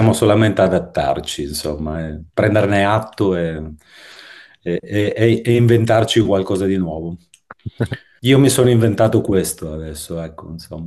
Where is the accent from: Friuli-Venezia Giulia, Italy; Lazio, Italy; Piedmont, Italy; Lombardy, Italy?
Friuli-Venezia Giulia, Italy; Cervignano del Friuli; now in Gorizia, Italy; Io vivo a Gorizia, sono cresciuto a Cervignano del Friuli, ma insomma ho bazzicato più intorno a Udine.